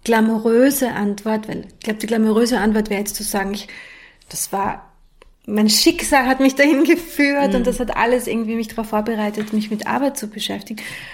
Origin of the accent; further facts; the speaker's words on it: Austria; born there; also born or lived in London; Und seitdem wieder in Österreich, also ich bin ja in Österreich geboren, wie man unschwer erkennen kann.